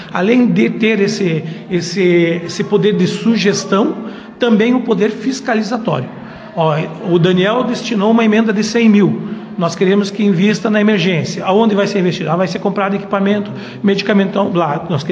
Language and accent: Portuguese; Lagoa Vermelha, Rio Grande do Sul, Brazil; nasci em Lagoa Vermelha, sou lagoense de alma e coração, luto por esse município com todas as minhas forças, tive a oportunidade de morar fora, mas optei por morar em Lagoa Vermelha porque eu amo essa cidade.